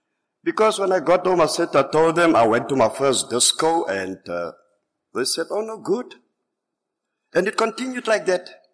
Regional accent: Port Elizabeth, Eastern Cape, South Africa; You know, I need to confess that it was in this very province, I'm from Port Elizabeth, it was in this very province in Johannesburg where I had my first drink.

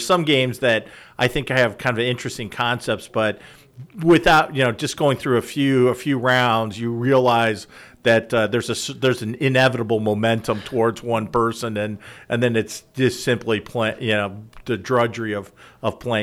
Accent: Illinois, United States; So we grew up in the Chicagoland area, so he would do the Chicago Tribune's crossword puzzle

